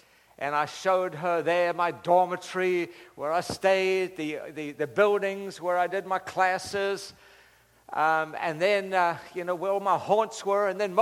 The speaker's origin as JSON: {"language": "English", "town": "Durban", "region": "KwaZulu-Natal", "country": "South Africa", "tie": "born or raised there", "said": "We went by the house that I grew up in Durban, South Africa."}